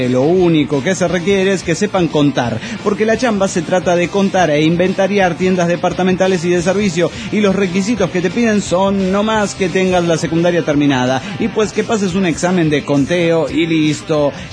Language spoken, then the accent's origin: Spanish; Coatzacoalcos, Veracruz, Mexico; Hola, tengo un chiste. … de Coatzacoalcos.